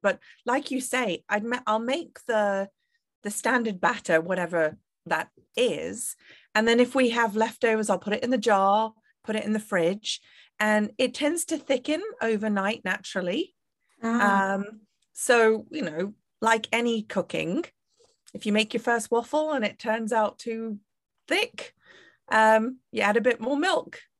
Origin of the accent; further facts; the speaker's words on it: North India, India; I'm actually from North India, whereas dosas are a South Indian, almost staple.